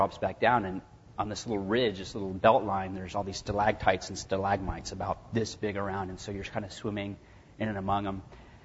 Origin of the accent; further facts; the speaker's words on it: Arizona, United States; I'm from Arizona, so the West, we kind of, you know, they all kind of blend together, I think, after a while.